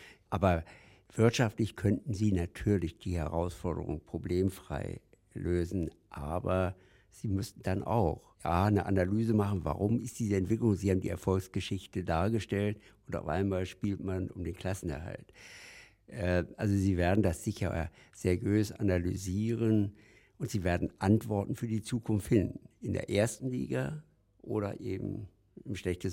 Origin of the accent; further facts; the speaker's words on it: Lower Saxony, Germany; Also da sollte ich als Niedersachse neutral sein.